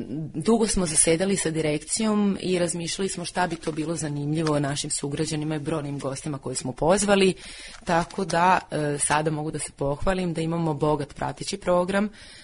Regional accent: Sombor, Vojvodina, Serbia; pošto sam kao dete sam živjela u Somboru

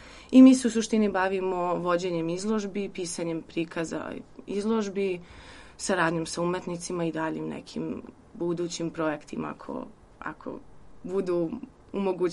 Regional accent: Zemun, Belgrade, Serbia; Ja sam inače iz Zemuna, tako da je to nekako meni još značajnije.

